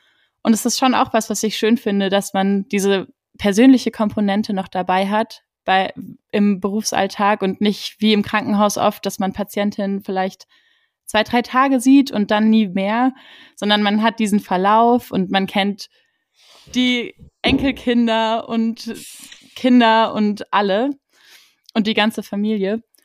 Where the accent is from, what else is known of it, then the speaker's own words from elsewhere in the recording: Baden-Württemberg, Germany; ich komme aus dem Schwarzwald ursprünglich.